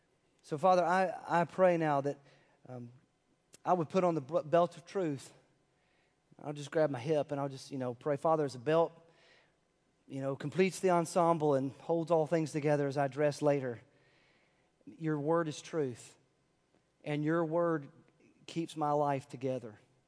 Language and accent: English; Elizabethtown, United States; Now, when I was a 17-year-old kid growing up in Elizabethtown to the east, I had a friend who was sharing gospel tracts with me.